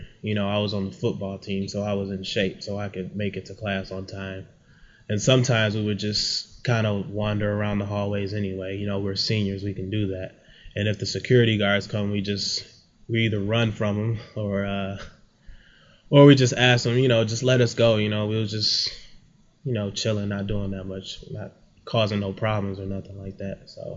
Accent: Detroit, Michigan, United States; I'm from Detroit, Michigan, on the east side, 8 Mile and Gratiot, approximately, born and raised. My parents were both born and raised in Detroit also.

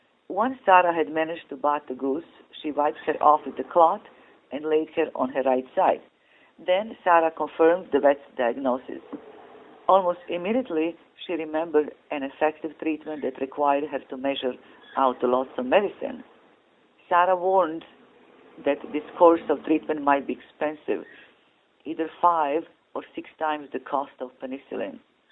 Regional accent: Split, Split-Dalmatia County, Croatia; English is a second language; now in San Pedro, United States; 1980, the moment I came in San Pedro, I felt at home because my hometown split. It's a very similar weather, except we do have cooler winter.

